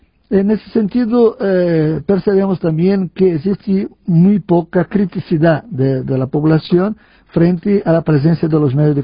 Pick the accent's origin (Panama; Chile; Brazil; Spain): Brazil; Spanish is a second language; Mira, Roberto, en mi país, yo creo que en América Latina, la relación de los medios de comunicación con la gente es una relación muy festiva.